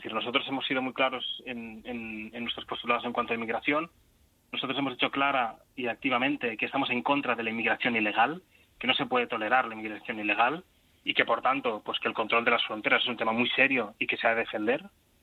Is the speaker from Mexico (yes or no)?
no; Spain